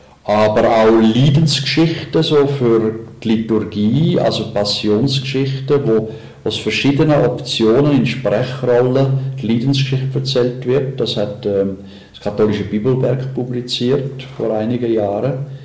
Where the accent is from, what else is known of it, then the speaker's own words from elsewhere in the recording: Aargau, Switzerland; Also ich bin ein Aargauer. Ich bin selber ein Spatberufener.